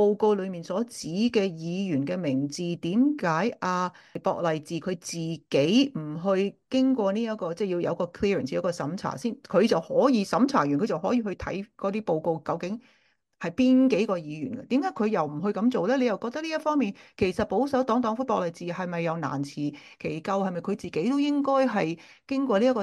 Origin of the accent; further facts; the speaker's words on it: Canada; 系要向我哋加拿大人负责噶